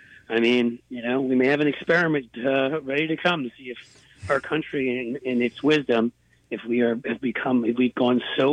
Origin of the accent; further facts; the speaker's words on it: New York, United States; You know, this is coming from a New York Yankees fan. I grew up in New York, right?